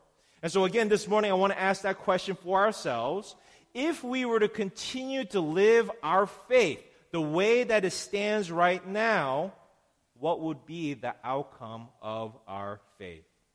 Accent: Virginia, United States; I'm from Northern Virginia. I lived in Northern Virginia most of my life.

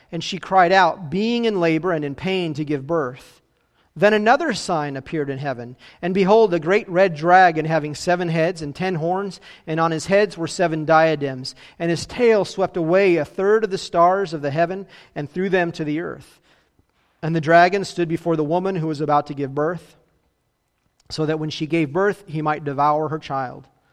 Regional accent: Phoenix, Arizona, United States; I remember as a kid growing up in Phoenix, there's so much light pollution that you can hardly see the stars.

